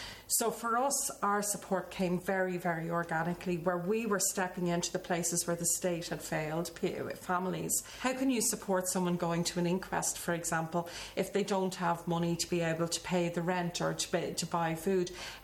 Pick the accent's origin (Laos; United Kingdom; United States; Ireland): Ireland; Dublin, Leinster; I think growing up in Dublin, and what I've just described, where you'd be in a place where nobody had any money